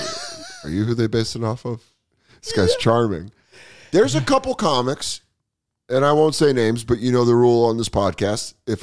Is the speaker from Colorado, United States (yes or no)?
yes; Aurora, Colorado, United States; this is when I grew up in Aurora, which is.